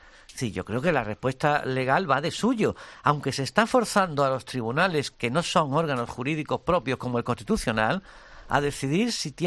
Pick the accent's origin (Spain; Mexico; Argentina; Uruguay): Spain; Yo digo como español